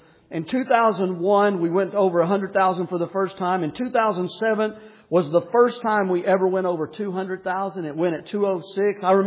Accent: Tennessee, United States; Because I'm from Tennessee. And I'm telling you, I struggle every year in the winter.

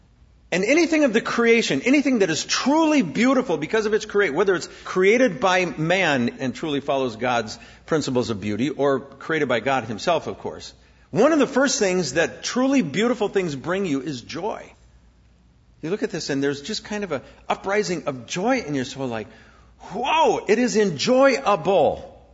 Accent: South Dakota, United States; I grew up in South Dakota, not many oceans nearby. We have waves of golden grain, you know, that kind of thing.

